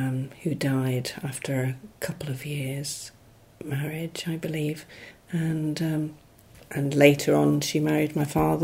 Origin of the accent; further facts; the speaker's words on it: Douglas, Isle of Man; born there; I was born in Douglas on the 2nd of January 1953.